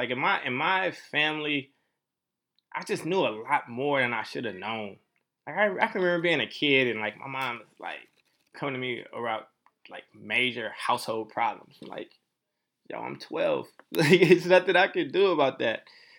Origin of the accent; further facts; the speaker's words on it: Chicago, Illinois, United States; also born or lived in Paducah, Kentucky / Oakland, California / Stockton, California; I grew up all over this country. I grew up in Chicago, Illinois, Paducah, Kentucky, and Oakland, California, and Stockton, California.